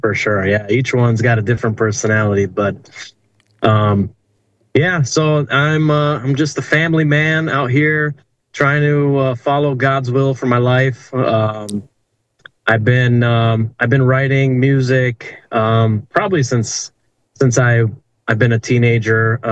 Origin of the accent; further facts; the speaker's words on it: Detroit, Michigan, United States; And we moved over here to Detroit, Michigan when I was small, two or three years old. And I was raised in the Romanian Pentecostal church